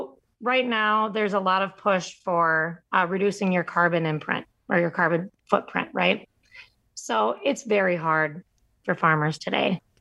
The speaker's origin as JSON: {"language": "English", "country": "United States", "said": "I, as a American, have a responsibility."}